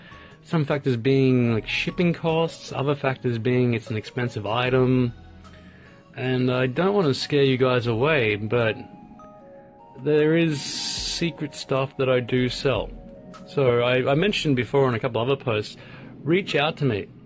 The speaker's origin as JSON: {"language": "English", "country": "Australia", "lives_now": "Japan", "said": "I'm an Aussie and I live in Japan"}